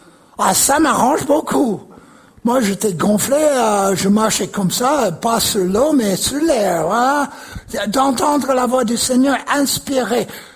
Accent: United States; Je ne suis pas anglais, je suis américain et français maintenant. J'ai le passeport pour le prouver.

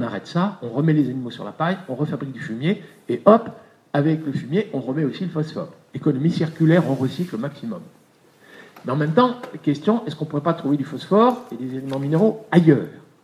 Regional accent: Normandy, France; Ils étaient intelligents, hein, et normands, je suis normand

